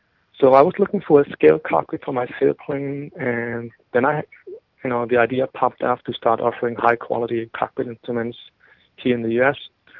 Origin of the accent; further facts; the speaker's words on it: Germany; English is a second language; moved away as an adult; now in United States; Maybe you can hear from my accent that I'm from Germany originally. And I used to fly airplanes there when I was a kid. But after I moved to the U.S. in 2001